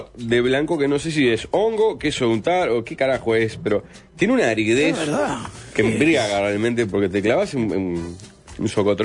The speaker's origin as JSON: {"language": "Spanish", "town": "Pan de Azúcar", "region": "Maldonado", "country": "Uruguay", "said": "Soy de Pan de Azúcar."}